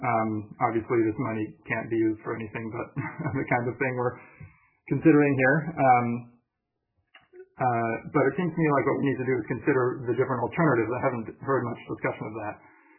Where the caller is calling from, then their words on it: Davis, California, United States; I'm calling in from Davis.